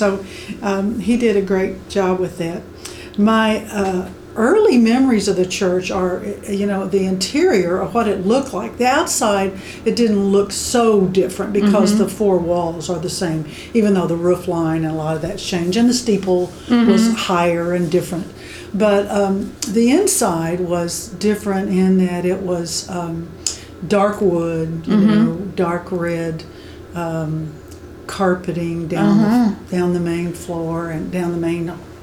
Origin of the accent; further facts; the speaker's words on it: Madisonville, Kentucky, United States; born there; now in Louisville, United States; I was not born here in Louisville. I was born in Western Kentucky in Madisonville, which is, at that time, it was a big part of the coal fields of Western Kentucky.